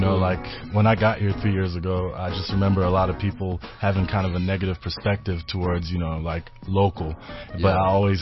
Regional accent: Malawi; also born or lived in South Africa / United States; No, well, I went to high school in the States, but I grew up in Malawi and I grew up in South Africa.

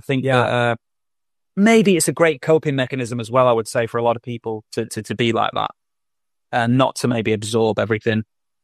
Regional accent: Fleetwood, North West England, United Kingdom; I'm from Fleetwood originally. I was born in Blackpool, but I grew up in Fleetwood, which, if you know Fisherman's Friends, it's where they're made.

